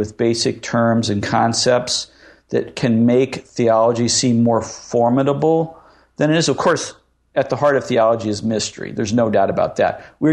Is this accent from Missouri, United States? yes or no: yes; St. Louis, Missouri, United States; I'm glad I'm getting that question from a St. Louis caller because I'm from St. Louis.